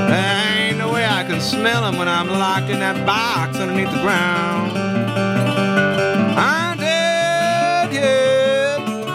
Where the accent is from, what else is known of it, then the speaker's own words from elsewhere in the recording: Austin, Minnesota, United States; now in Duluth, United States; I grew up in Austin, Minnesota. I moved to Minneapolis, and I love Minneapolis. But when I moved to Duluth in the late 90s